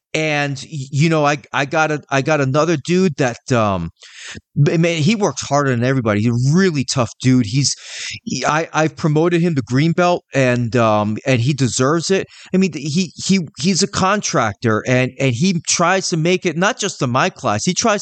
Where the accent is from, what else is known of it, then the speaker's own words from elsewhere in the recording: New York City, New York, United States; also born or lived in Tampa; I'm originally from New York City. I lived in Tampa, and now I live in the sticks.